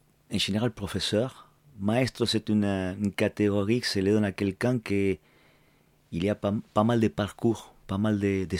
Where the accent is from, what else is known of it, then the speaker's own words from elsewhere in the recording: La Plata, Buenos Aires Province, Argentina; born there; French is a second language; Je suis né à La Plata, la capitale de la province de Buenos Aires. Et j'ai commencé mon cours là-bas, à l'université. Et c'est une ville qui est à 60 km de la capitale fédérale, que c'est Buenos Aires